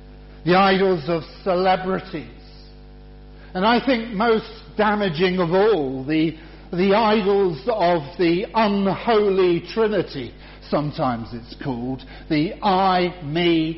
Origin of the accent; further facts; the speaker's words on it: Poole, South West England, United Kingdom; we were living then in Poole in Dorset, which is my hometown.